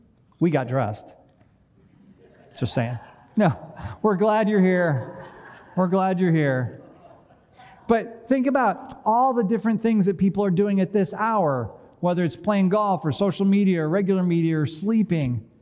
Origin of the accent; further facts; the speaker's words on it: Brighton, Michigan, United States; I'm from Brighton, Michigan.